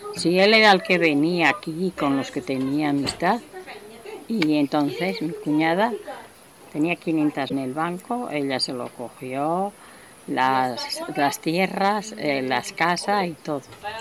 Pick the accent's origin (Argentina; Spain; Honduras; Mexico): Spain; Campo Hermoso, Castile and León; born there; Yo nací en Campo Hermoso.